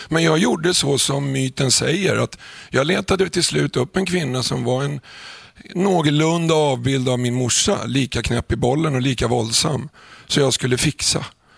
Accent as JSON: {"language": "Swedish", "town": "Vårby gård", "region": "Stockholm County", "country": "Sweden", "said": "Jag är från Vårby gård och där tycker man inte om poliser som regel."}